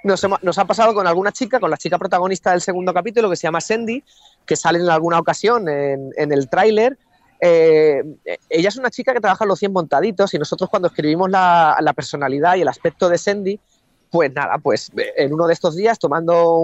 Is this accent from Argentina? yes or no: no; Madrid, Community of Madrid, Spain; Yo soy de Madrid, natural de Madrid, pero mis padres son muy jerezanos y por ello nos vinimos aquí.